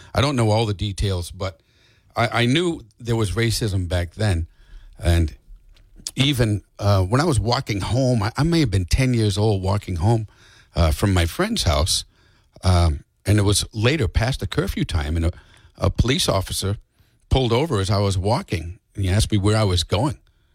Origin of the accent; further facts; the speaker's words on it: New Bedford, Massachusetts, United States; I remember as a kid growing up in New Bedford as one of nine children in the North End